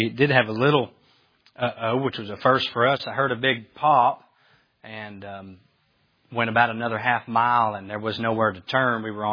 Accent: Tennessee, United States; I am from East Tennessee.

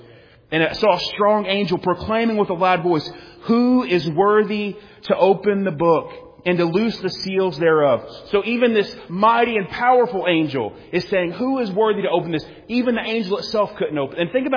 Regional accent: United States; I'm thankful that I'm an American. I wouldn't want to be in any other country in the world today.

